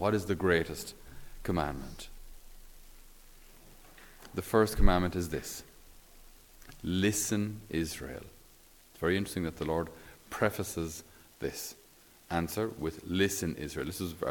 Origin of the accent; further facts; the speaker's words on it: Ireland; Our faith is an issue of the heart, and this is also where we as Irish struggle.